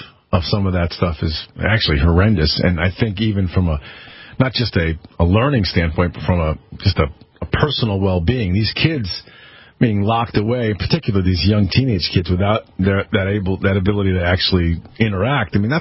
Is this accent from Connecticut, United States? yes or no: yes; Connecticut, United States; So Leo Ficini is joining me from my home state of Connecticut.